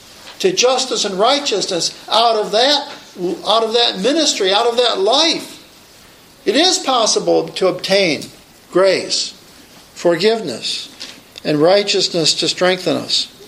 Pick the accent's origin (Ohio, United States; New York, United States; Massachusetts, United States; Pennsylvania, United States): Pennsylvania, United States; I know I grew up in Western Pennsylvania in my college years